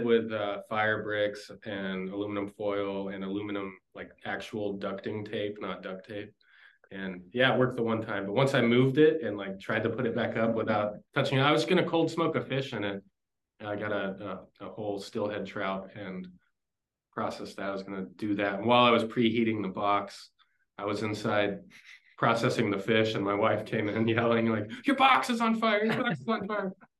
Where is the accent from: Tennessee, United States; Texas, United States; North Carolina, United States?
Texas, United States; now in Portland, United States; I grew up in Texas, barbecue specifically. I have a brewing background.